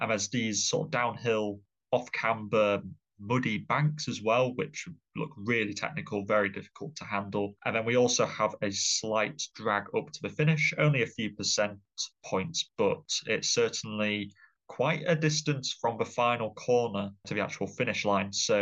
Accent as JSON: {"language": "English", "region": "Yorkshire and the Humber", "country": "United Kingdom", "said": "as a Yorkshireman."}